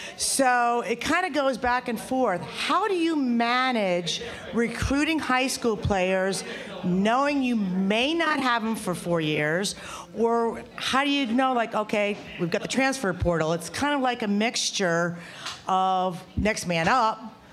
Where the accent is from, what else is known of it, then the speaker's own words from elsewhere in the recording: Frederick, Maryland, United States; from Frederick, Maryland.